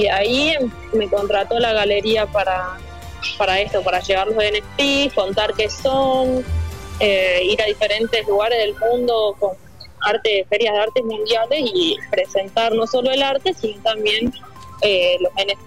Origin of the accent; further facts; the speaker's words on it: Jujuy, Argentina; yo soy de Jujuy, ¿quién le va a gustar lo que yo hago? ¿Entendés? Como... nunca te imaginas así como una jujeña en Dubái